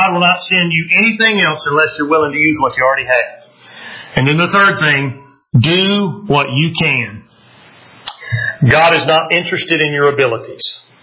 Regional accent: Georgia, United States; I know I'm from Georgia, and y'all hear all kinds of things from Southerners that are crazy in churches.

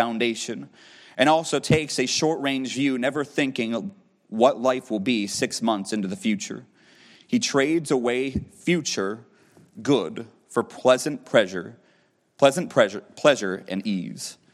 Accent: United States; If you're not aware, I am an American. Before Honduras, I had never been out of the country

